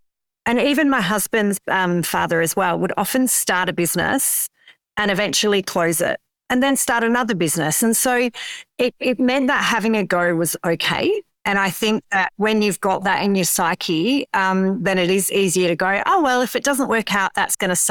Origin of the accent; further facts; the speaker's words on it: Elizabeth, South Australia, Australia; No, I only moved to the Adelaide Hills when I was about 18, and I was actually born and bred in Elizabeth. And Elizabeth is quite a low socioeconomic area of Adelaide.